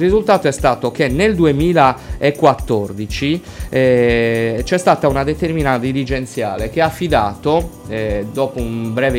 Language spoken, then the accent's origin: Italian; Cagliari, Sardinia, Italy; Io da cagliaritano, prima ancora che da amministratore, da appassionato di sport, conoscevo già il problema